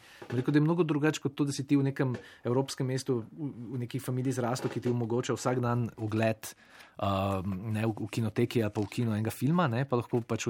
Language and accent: Slovenian; Novo Mesto, Southeast Slovenia, Slovenia; jaz nisem kot mulc v Novem mestu, ki nisem bil tako pogumen, da bi se kdaj zapeljal v Ljubljano